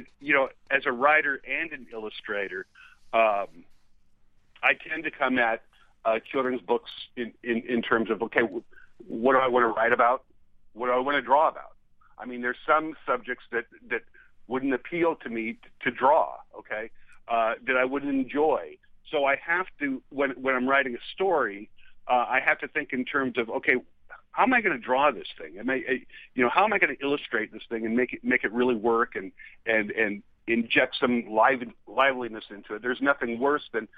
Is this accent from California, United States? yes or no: yes; Los Angeles, California, United States; I think about me being a little five-year-old kid growing up in Los Angeles in the 60s.